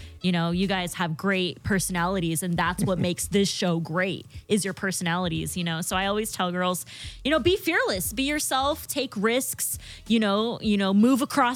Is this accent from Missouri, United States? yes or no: no; San Diego, California, United States; also born or lived in Bay Area; I was born in the Bay Area, but moved down to San Diego and spent my entire life there.